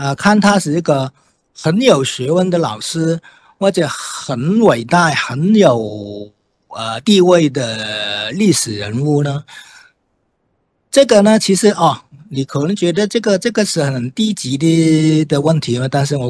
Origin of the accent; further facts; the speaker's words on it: Hong Kong; 我虽然不是在国内出生，但是我是香港的原居民啊。